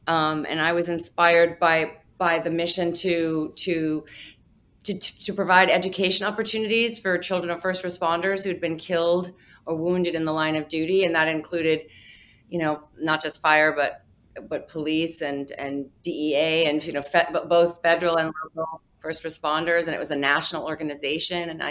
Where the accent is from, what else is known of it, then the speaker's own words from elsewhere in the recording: Minneapolis, Minnesota, United States; also born or lived in Los Angeles / New York; I'm from the Midwest. I'm from Minneapolis, Minnesota.